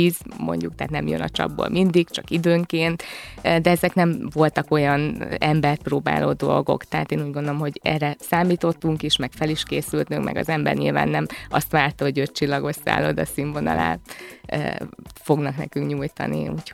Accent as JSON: {"language": "Hungarian", "country": "Hungary", "tie": "born there", "said": "mekkora szerencsénk van, hogy ide születtünk, és ilyen lehetőségeink vannak. És bármennyire is sírunk itt Magyarországon"}